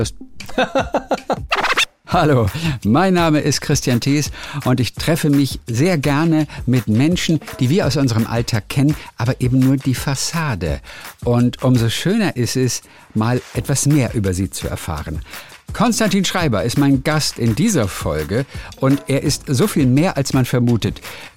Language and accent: German; Baden-Baden, Baden-Württemberg, Germany; ich bin ja da zu Hause in Baden-Baden